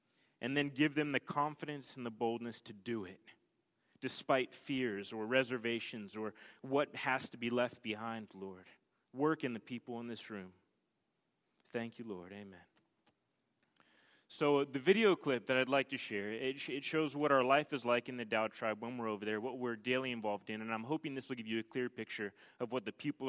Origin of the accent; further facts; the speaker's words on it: Los Angeles, California, United States; I grew up a skateboarder in Los Angeles, California.